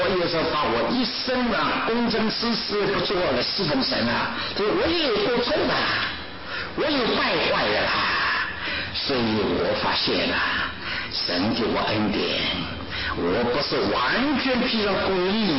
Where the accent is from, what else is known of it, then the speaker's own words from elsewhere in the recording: China; 我们中国人很可怜，中国人啊，在菲律宾，在印度尼西亚，我是中国人；一到美国，我是中国人。